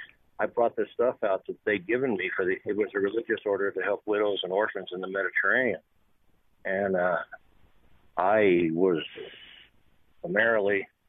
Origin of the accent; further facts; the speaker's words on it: New Mexico, United States; And all I can tell you is I grew up in New Mexico